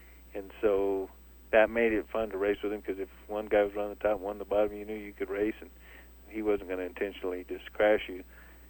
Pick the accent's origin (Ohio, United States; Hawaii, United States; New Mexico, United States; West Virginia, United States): New Mexico, United States; because I grew up here in New Mexico, but we went to Arizona a lot